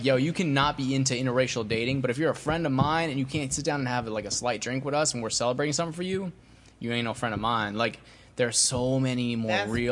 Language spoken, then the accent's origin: English; New Jersey, United States; So I grew up in New Jersey, like outside of New York, but then moving to DC, obviously my world changed a bunch.